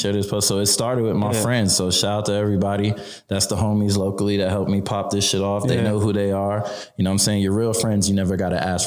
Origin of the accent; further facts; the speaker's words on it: New Jersey, United States; born there; also born or lived in Portugal / Virginia / Texas / Japan; Originally, I was born in Jersey. My mom was in the military, so I bounced around. Like, 2 years old, bounced to Portugal. From Portugal, bounced back to Jersey.